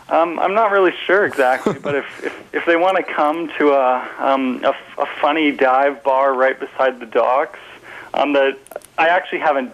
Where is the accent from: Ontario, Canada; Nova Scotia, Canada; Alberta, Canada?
Alberta, Canada; Edmonton; We grew up with him in Edmonton